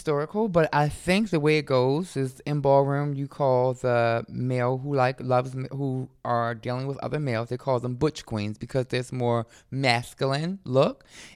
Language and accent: English; Baltimore, Maryland, United States; a lot of people didn't think that I came from Baltimore. They thought that I was from up north, from Philadelphia or New York.